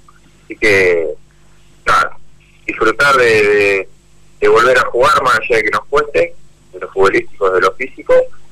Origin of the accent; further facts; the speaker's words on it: Carlos Tejedor, Buenos Aires Province, Argentina; soy acá de Tejedor